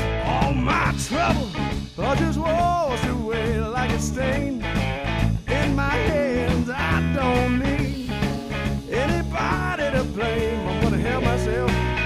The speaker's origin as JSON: {"language": "English", "region": "Texas", "country": "United States", "tie": "born there", "also_born_or_lived": "Los Angeles, United States", "said": "I was born in Texas, and so I grew up on … had to do that for a few years and copy everything he did"}